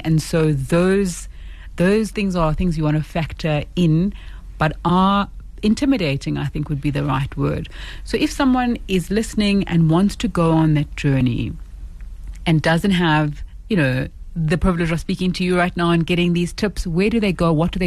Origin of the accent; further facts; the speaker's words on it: Cape Town, Western Cape, South Africa; I'm a Cape Townian at heart. I grew up in Cape Town. My parents suppose stayed in Cape Town.